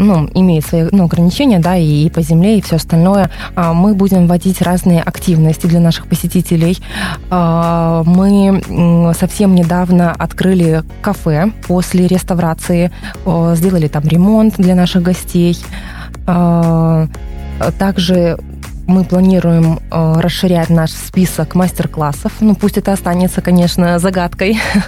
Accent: Belarus; со временем мы, белорусы, мы забываем, кто мы такие есть на самом деле

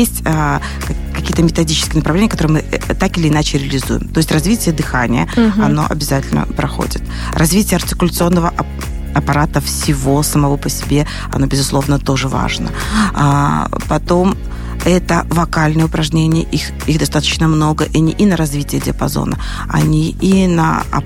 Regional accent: Mogilev Region, Belarus; я сама из Могилевской области, создавая студию, мне хотелось бы, чтобы на моей родине там как-то ближе

